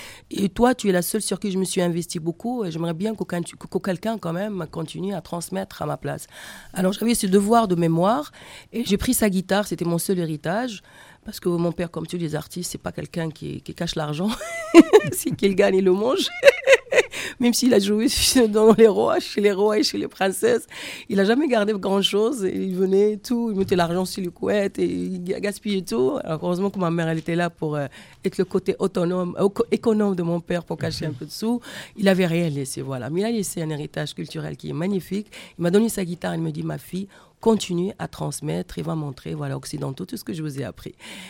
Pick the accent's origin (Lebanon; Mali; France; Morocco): Morocco; now in Belgium; j'ai quitté le Maroc pour aller m'installer à Bruxelles. Et je n'ai pas pu rester là-bas suite à des problèmes personnels.